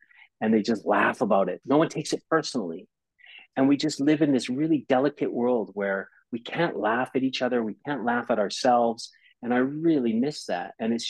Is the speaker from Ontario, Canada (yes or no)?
no; Saskatchewan, Canada; now in United Kingdom; I was a kid from Saskatchewan, you know?